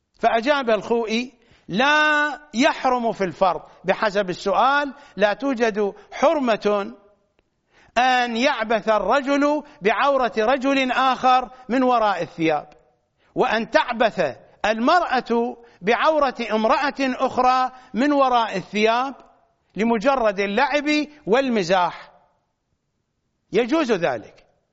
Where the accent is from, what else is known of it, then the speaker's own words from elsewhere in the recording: Iraq; كالذين عندنا في النجف وكربلاء